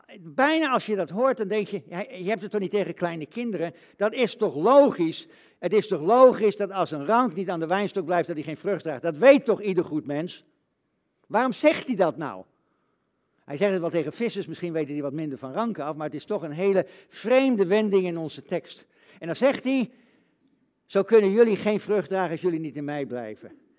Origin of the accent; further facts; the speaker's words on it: Netherlands; En dan zijn wij Nederlanders en dan zeggen we, nou, valt wel mee.